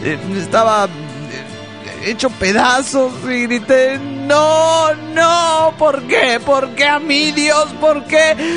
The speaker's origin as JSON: {"language": "Spanish", "town": "Berazategui", "region": "Buenos Aires Province", "country": "Argentina", "said": "de Berazategui, Buenos Aires, Argentina"}